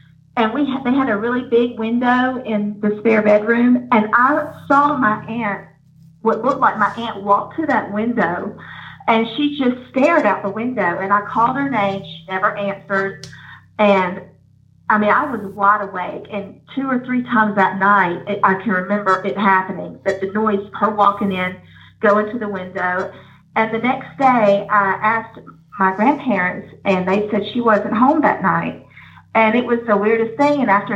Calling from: Alabama, United States; I'm calling from Alabama.

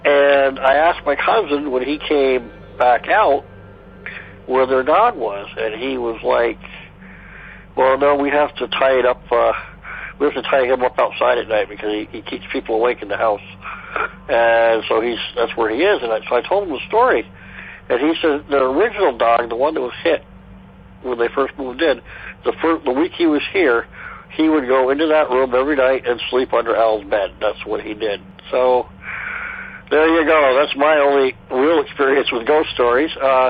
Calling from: Vermont, United States; I'm from Vermont

